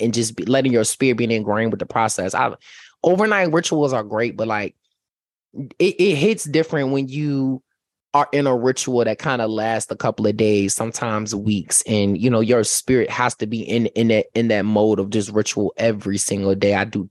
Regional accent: Virginia, United States; See, I'm from Virginia.

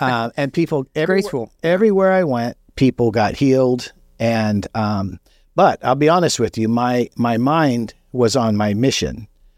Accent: Los Angeles, California, United States; I was raised in Los Angeles in the 60s.

